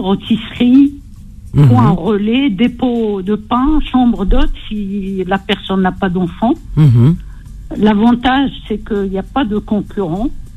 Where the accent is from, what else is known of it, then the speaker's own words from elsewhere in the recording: Courbevoie, Île-de-France, France; Moi, je suis des Hauts-de-Seine, de Courbevoie.